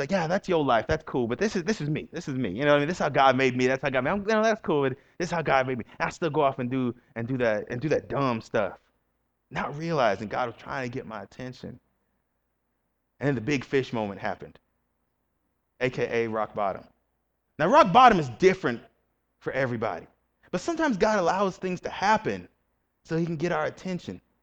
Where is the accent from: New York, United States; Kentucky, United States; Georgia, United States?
Georgia, United States; Atlanta; Because I come from the Bible Belt. I come from Atlanta, Georgia. So everybody kind of has this church culture.